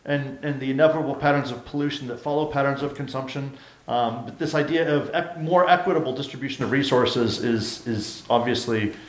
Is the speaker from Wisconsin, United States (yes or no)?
yes; Eau Claire, Wisconsin, United States; I'm from Eau Claire, Wisconsin.